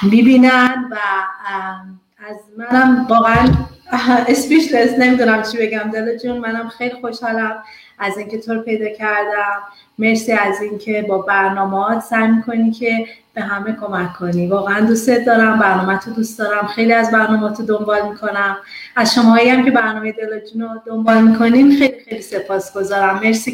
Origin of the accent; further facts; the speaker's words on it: Iran; moved away as an adult; now in Canada; من خودم وقتی اومدم کانادا با کار اومدم، برای پستاکم اومدم، یعنی با یک جاب آفر از ایران اومدم.